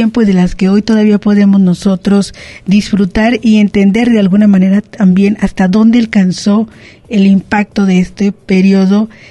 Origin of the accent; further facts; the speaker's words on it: Mexico; nosotros como mexicanos